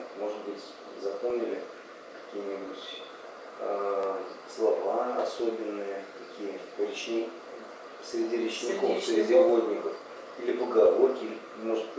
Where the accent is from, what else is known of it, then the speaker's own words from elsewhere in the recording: Saratov, Saratov Oblast, Russia; я помню в детстве в Саратове то же самое